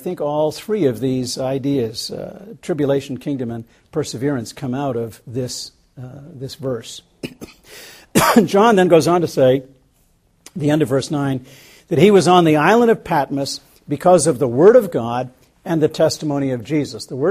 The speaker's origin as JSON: {"language": "English", "region": "New England", "country": "United States", "tie": "born or raised there", "said": "now, Kathy and I Kathy and I grew up in New England"}